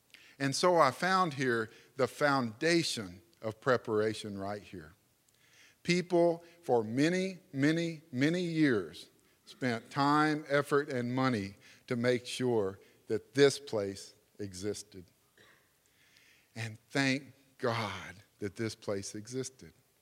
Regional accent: Houston, Texas, United States; I grew up in Houston, so it was great to get out with the family.

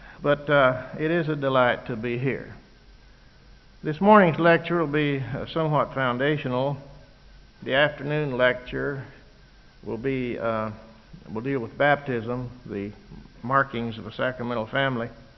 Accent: Murray, Kentucky, United States; I am a native Kentuckian, as you can probably tell by my lack of accent, and I was born and raised down in the southwest corner of this state at Murray

